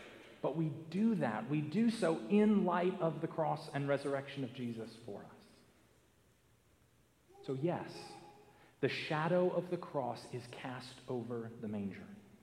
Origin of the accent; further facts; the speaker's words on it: Virginia, United States; at a church in the neighboring county from where I grew up in Northern Virginia